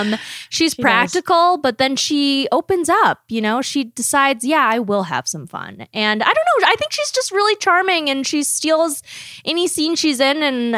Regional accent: the South, United States; accent: Southern; my Southern accent is too offensive

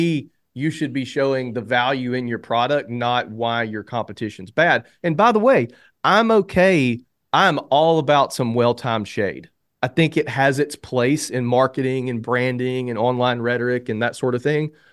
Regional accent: Alabama, United States; I mean, I'm an idiot and I'm from Alabama

